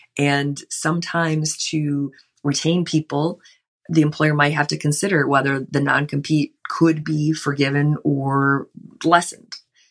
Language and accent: English; Michigan, United States; A lot of state laws are different, and I'm from Michigan, so Michigan's rule is basically one of reason